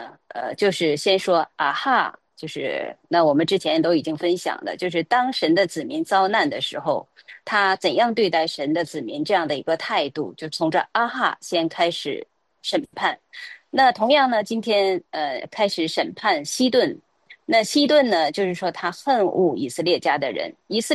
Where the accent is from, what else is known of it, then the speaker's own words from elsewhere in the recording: northern China, China; 我在北方长大哈，我们小的时候的确是看到过这些啊扎人的东西、刺人的东西